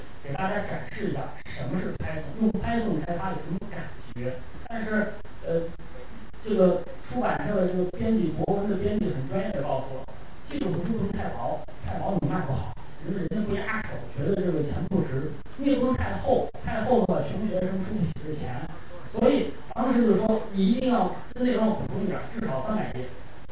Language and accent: Chinese; China; 我们中国人这么多人，不可能没有任何积累或者说爆发性的这种创造